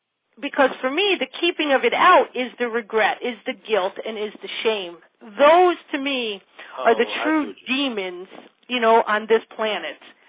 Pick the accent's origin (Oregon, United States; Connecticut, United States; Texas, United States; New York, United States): Connecticut, United States; Now, I grew up in Fairfield County, basically plenty of food, plenty of shelter, plenty of thing